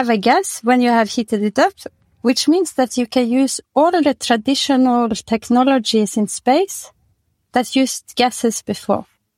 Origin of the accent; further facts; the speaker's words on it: Norway; now in France; I'm from Norway. And a physicist of origin. And now I live in France for the last 15 years.